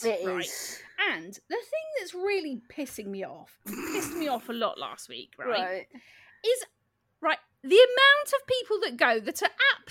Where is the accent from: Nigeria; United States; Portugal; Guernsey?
Guernsey; We're from Guernsey and it's a very small island.